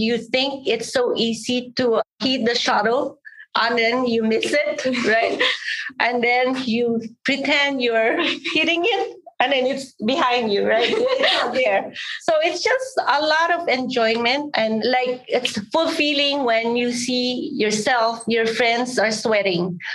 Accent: Philippines; moved away; I came from Philippines, so I migrated here.

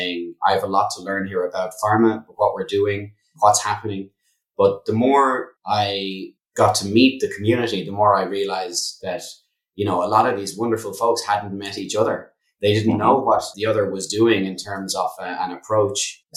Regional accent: Ireland; You know, being Irish as well

